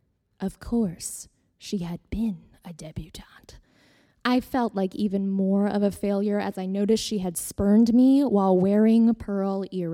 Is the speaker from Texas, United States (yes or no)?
no; Jacksonville, Florida, United States; also born or lived in California / Louisiana; Well, I was born in California and I lived in Louisiana before moving to Jacksonville in second grade because my dad was in the Navy, but I've spent summers in New Jersey